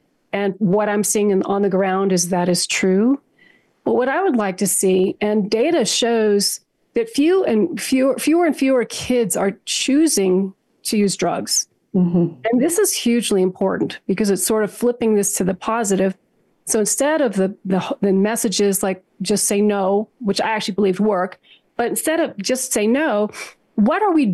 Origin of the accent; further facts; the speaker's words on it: Durango, Colorado, United States; Well, we actually, in my hometown of Durango, Colorado, worked together with some students and our superintendent of schools.